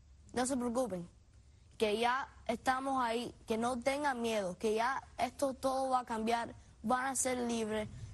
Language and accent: Spanish; Virginia, United States; born there; Yo nací aquí en Estados Unidos, en Virginia.